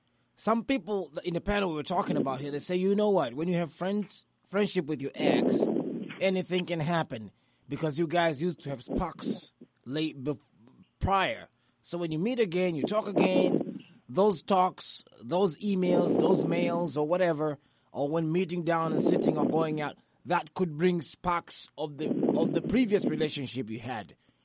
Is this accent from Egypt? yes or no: no; Nigeria; Oh, we're from Nigeria.